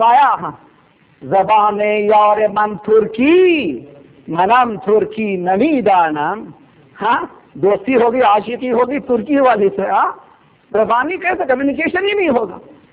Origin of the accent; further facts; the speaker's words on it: South India, India; Urdu is a second language; پہلے تو اردو اہل زبان سے نہیں ہوں, میں دیہات کا رہنے والا, ساؤتھ انڈیا کا رہنے والا